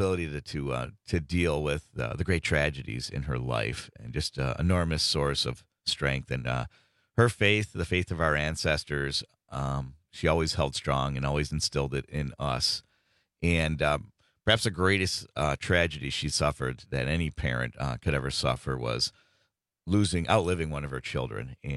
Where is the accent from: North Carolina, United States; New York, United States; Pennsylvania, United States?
New York, United States; Buffalo; the world's first cancer research hospital in my hometown of Buffalo, where my brother had been treated and other family members.